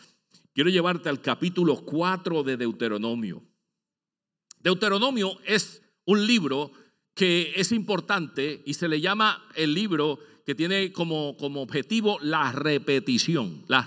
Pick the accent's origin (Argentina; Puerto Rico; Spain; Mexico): Puerto Rico; cuando yo estaba en Puerto Rico, yo vengo de Puerto Rico